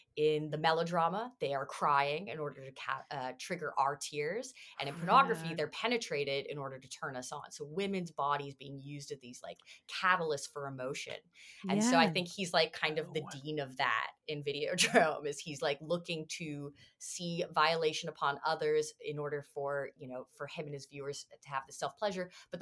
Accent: Canada; this is shit that I grew up with in Canada.

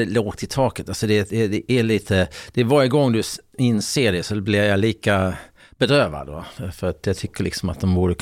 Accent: Helsingborg, Skåne, Sweden; born there; Jag var född i Helsingborg.

